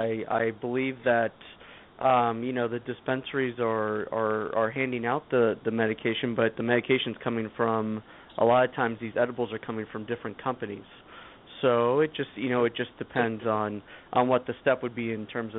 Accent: Tucson, Arizona, United States; open up a lab down here in Tucson, and I'm from Tucson originally

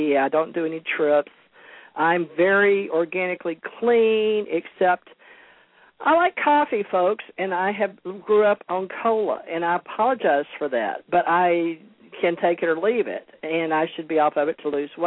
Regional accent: the South, United States; And I'm from the South. I love my humor.

